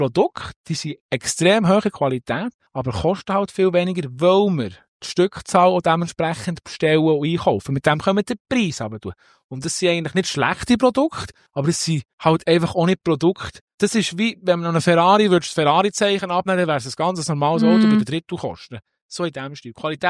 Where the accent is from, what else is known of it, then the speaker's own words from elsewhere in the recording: Switzerland; als Schweizer